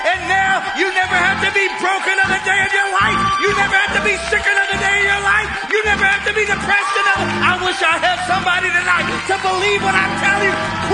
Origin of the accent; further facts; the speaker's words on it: Missouri, United States; It says naked, but I like naked. I'm from Missouri.